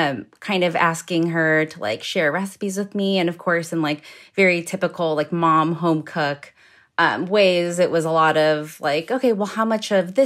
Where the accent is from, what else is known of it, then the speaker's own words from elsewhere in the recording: Midwest, United States; And then growing up in the Midwest, we also did a lot of sort of like stick to your rib type meals